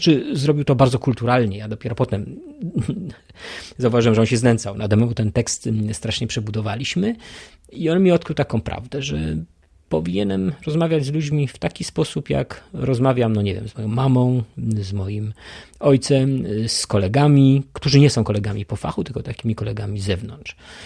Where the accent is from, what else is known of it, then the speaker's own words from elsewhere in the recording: Masłomęcz, Lublin Voivodeship, Poland; Po pierwsze, to jestem z Masłomęcza